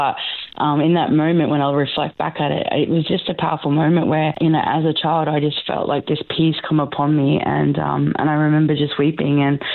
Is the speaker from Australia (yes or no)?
yes; Warwick, Queensland, Australia; also born or lived in Mount Isa / Brisbane; I was born in Mount Isa, good old mining town Mount Isa. Wasn't there that long, 18 months old, we moved to Warwick and things like that.